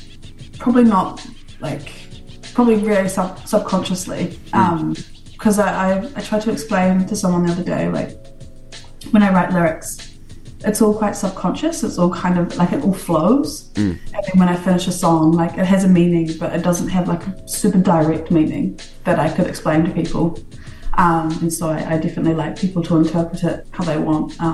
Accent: Dunedin, Otago, New Zealand; now in Auckland, New Zealand; I grew up in Dunedin. I hadn't moved out of Dunedin until I moved to Auckland.

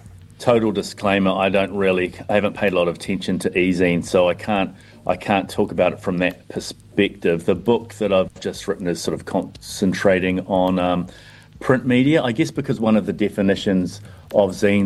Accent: Hamilton, Waikato, New Zealand; the Kirikiriroa Hamilton Zine Fest. That's my hometown

